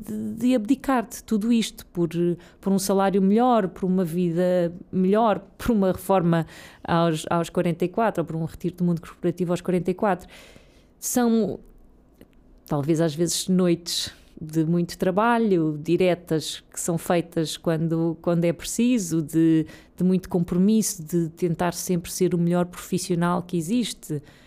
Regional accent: Serra das Minas, Lisbon, Portugal; Eu sou da Serra das Minas, eu estudei na secundária de Mãe Martins. Quer dizer, à minha volta era a linha de Sintra com a realidade que nós conhecemos.

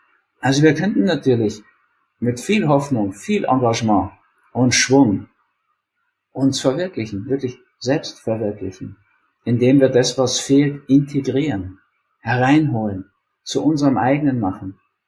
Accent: Austria; Der will scheinbar keinen Krieg mit Russland. Bin ich als Österreicher sehr froh, ehrlich gesagt.

